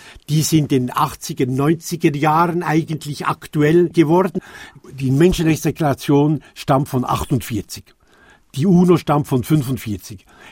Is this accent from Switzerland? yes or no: yes; Switzerland; Aber ich rede als Schweizer und bin da ziemlich stolz.